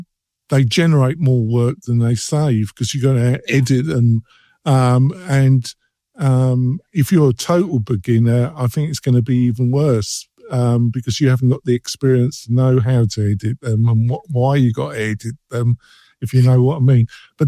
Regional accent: England, United Kingdom; I'm English, folks, so I'm bound to be

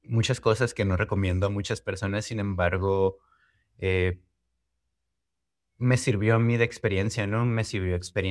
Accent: Mexicali, Baja California, Mexico; yo tengo 33 años, soy de Mexicali, Baja California.

